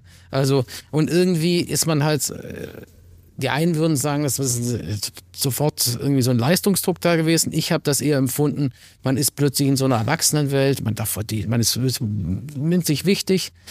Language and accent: German; Tübingen, Baden-Württemberg, Germany; irgendwann ich bin in Tübingen aufgewachsen